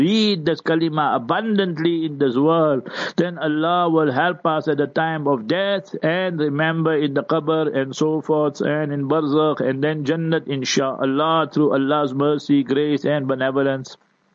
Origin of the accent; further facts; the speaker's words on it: Heidelberg, Gauteng, South Africa; Long I didn't go to my hometown.